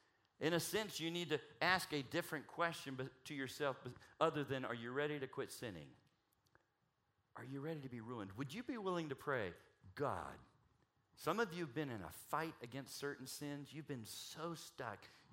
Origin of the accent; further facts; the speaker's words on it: Southeast, United States; But where I am, you know, where I grew up in the Southeast, it was like Myrtle Beach, Hilton Head, Daytona.